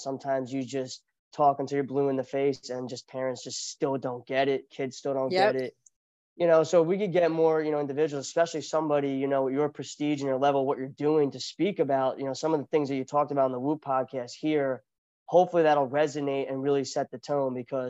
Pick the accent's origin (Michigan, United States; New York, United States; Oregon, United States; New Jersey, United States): New Jersey, United States; You know, and I grew up in Central Jersey, so I know it was like with soccer is very competitive.